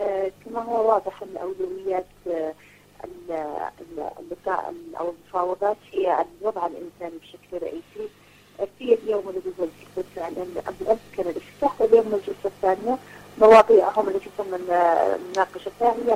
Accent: Yemen; لكن نحن كيمنيين ونلحظ على أرض الواقع شيء آخر

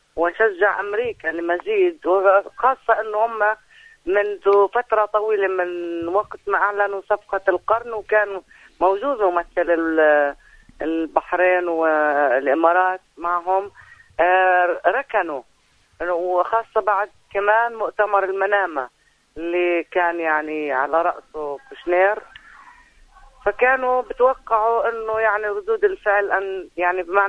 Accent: Palestine; إحنا كفلسطينيين البوابة اللي بحاولوا يشطبوا المشروع الوطني للنفاذ منها

